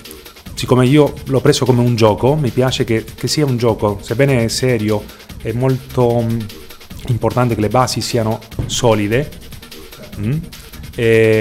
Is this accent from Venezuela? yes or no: no; Argentina; Abbiamo soprattutto cominciato con le carni, essendo argentino.